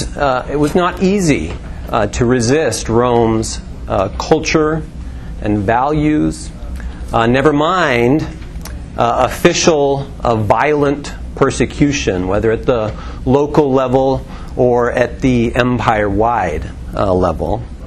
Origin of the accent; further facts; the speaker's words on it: Canada; I grew up in Canada, as Cliff said, and but despite growing up in Canada, I had American parents.